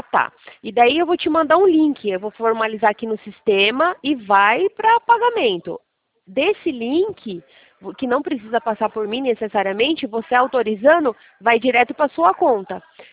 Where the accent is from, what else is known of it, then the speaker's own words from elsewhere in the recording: São Paulo, Brazil; now in Sorocaba, Brazil; Eu sou de São Paulo, capital, né?